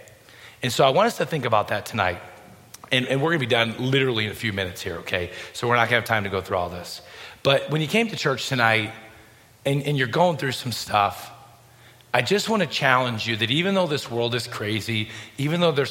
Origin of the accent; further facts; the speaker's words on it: Illinois, United States; now in Michigan, United States; I grew up in Illinois, so I live in Michigan now, so yeah.